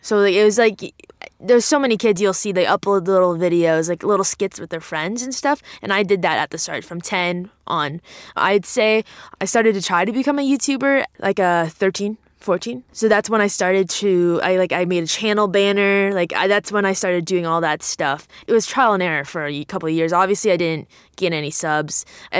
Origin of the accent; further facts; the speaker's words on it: Ottawa, Ontario, Canada; also born or lived in Manila, Philippines; I was born in Manila, Philippines. My mom's Filipino, my dad is Canadian. I think we only lived there for a year. And then we moved over to Ottawa, Canada, which is where I currently live. And where my dad is from.